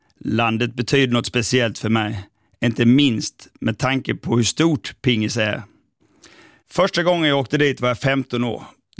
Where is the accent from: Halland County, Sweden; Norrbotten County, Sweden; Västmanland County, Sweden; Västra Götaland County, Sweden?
Halland County, Sweden; Halmstad; Jag är uppväxt på Vallås i utkanten av Halmstad. Och i Halmstad bor jag än idag.